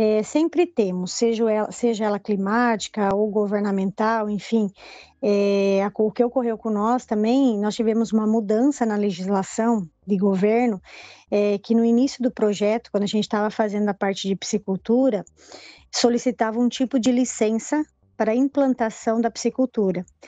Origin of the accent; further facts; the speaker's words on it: Palotina, Paraná, Brazil; Eu nasci e cresci em Palotina, né? Sou paranaense com muito orgulho. E em 2016, decidi, junto com meu esposo, voltar para o campo. Meu pai já morava no campo, sou filha de produtor rural